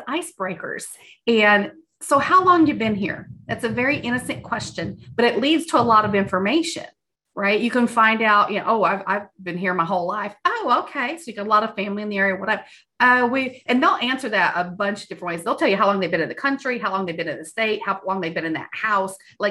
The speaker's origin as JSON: {"language": "English", "region": "Kentucky", "country": "United States", "moved": "yes", "said": "Oh, I'm a transplant. I'm originally from Kentucky."}